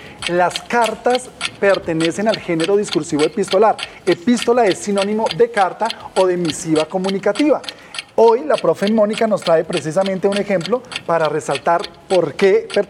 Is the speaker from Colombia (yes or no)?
yes; Colombia; la memoria histórica que como comunidad, como colombianos, compartimos